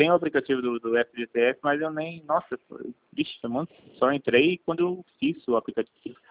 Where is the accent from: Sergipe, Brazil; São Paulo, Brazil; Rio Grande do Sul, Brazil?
São Paulo, Brazil; Assis; Eu sou de Assis.